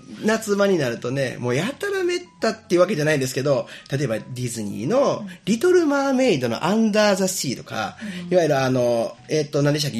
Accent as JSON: {"language": "Japanese", "town": "Amagasaki", "region": "Hyogo", "country": "Japan", "lives_now": "Sanda, Japan", "said": "僕は実は出身が尼崎で、はい、で三田に、住んで、まあ、もうそろそろ 7,8 年になるかなっていうところなんですけど"}